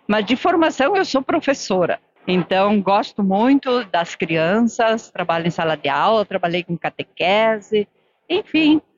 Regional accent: Sertão, Rio Grande do Sul, Brazil; eu sou natural de Sertão, ali perto de Passo Fundo.

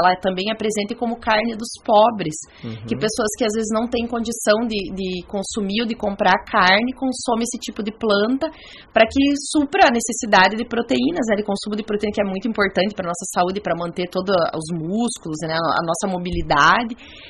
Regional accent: Espumoso, Rio Grande do Sul, Brazil; moved away as an adult; É um prazer estar de volta a casa, né? Porque eu já saí aqui do Rio Grande do Sul já fazem 20 anos, né? Quase 20 anos que eu saí daqui. E voltar para Espumoso

